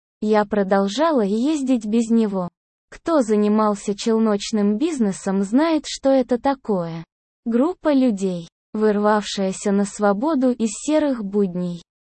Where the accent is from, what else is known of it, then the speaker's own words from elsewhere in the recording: Ukraine; Мы сами из Украины, и поэтому первые поездки за товаром были в Одессу.